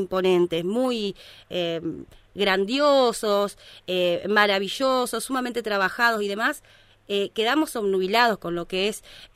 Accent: Mar del Plata, Buenos Aires Province, Argentina; yo no soy de acá, soy de Mar del Plata

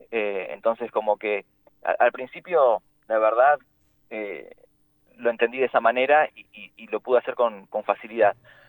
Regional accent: Lago Puelo, Chubut, Argentina; fue en un cumpleaños de mi pueblo, que es el lugar donde nací, el lugar que amo, que es Lago Puelo

